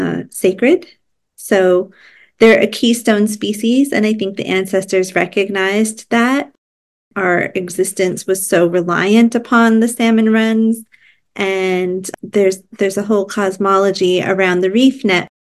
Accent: Washington, United States; Yeah, so I grew up on the Lummi Reservation

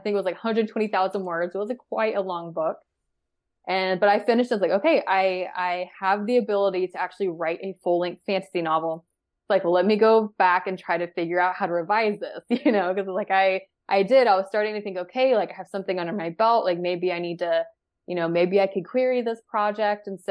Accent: Georgia, United States; and I'm from Georgia, and we had some ice and snow days.

